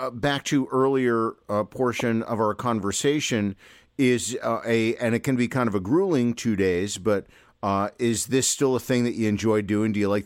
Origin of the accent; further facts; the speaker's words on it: Newark, New Jersey, United States; born there; I was born in Newark, New Jersey.